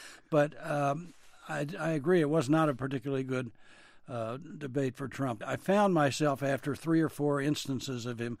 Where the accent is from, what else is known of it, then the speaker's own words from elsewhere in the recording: Texas, United States; there are people in Texas, and I'm from Texas. I love Texas.